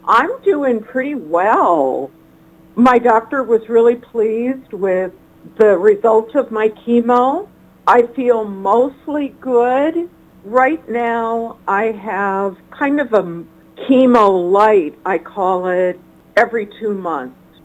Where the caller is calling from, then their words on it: Anchorage, Alaska, United States; Yes, I'm calling from Anchorage, Alaska, where sunrise has just happened a few minutes ago.